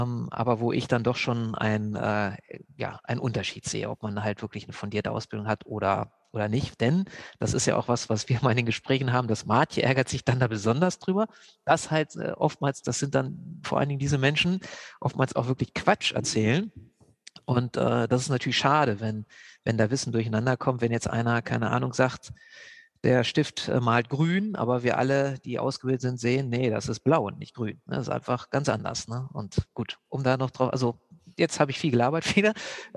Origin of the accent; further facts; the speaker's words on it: Lower Saxony, Germany; also born or lived in Nuremberg; Ich bin in Nürnberg geboren, habe da aber nie, also ich kann mich gar nicht an die Stadt erinnern, so leider, soll ja sehr schön sein da. Bin dann in der Nähe von Braunschweig in Niedersachsen aufgewachsen.